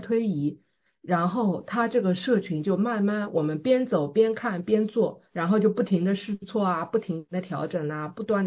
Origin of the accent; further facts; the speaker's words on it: Shanghai, China; 就是如果我们在上海的话，我们不需要这么努力，对吧？就是你很多东西都是现成的，因为你从小在那儿到大嘛